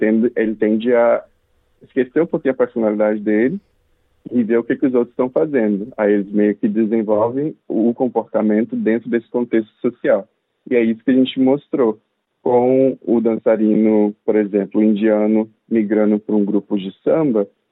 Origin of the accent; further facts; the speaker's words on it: Conceição do Castelo, Espírito Santo, Brazil; Venho do Ribeirão do Meio, que é uma comunidade de Conceição do Castelo, que é uma cidadezinha de 10 mil habitantes do Espírito Santo, que não é um estado tão grande, interior do interior do interior. E eu cresci na roça